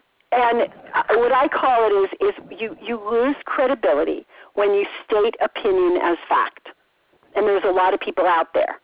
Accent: New York, United States; because I'm from New York and I'm Italian and all that kind of stuff.

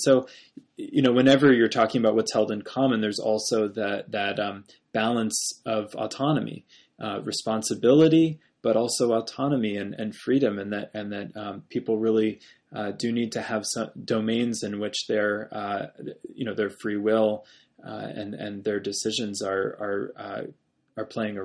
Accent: Virginia, United States; I grew up in Virginia, the old Dominion

